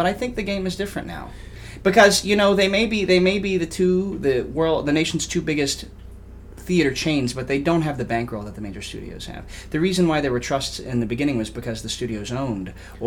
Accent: Tennessee, United States; Then again, I grew up in Tennessee

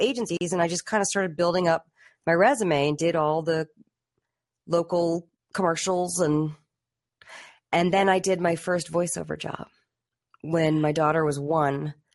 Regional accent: Arlington, Virginia, United States; Where I grew up, I grew up in Arlington, Virginia, and with my mom.

